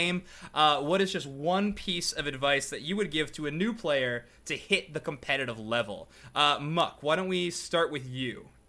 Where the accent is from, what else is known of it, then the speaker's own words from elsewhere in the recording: Canada; now in Chicago, United States; I'm Canadian as well. I don't live there currently, but my citizenship is there. Now I'm Chicago.